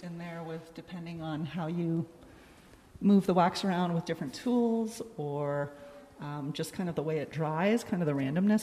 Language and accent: English; Aspen, Colorado, United States; I grew up in Aspen, and the Aspen Art Museum used to be down by the Roaring Fork River